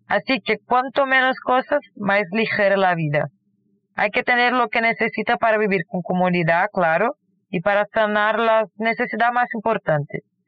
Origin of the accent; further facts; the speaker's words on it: Brasília, Federal District, Brazil; Spanish is a second language; somos de Brasil, la capital de Brasil, o sea que está en el centro.